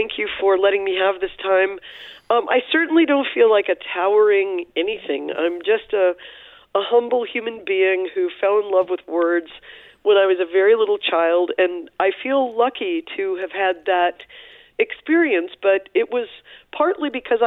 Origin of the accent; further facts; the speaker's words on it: Ferguson, Missouri, United States; Ferguson, Missouri, a place no one had heard of, you know, till a few years ago, in the wider world beyond the St. Louis boroughs.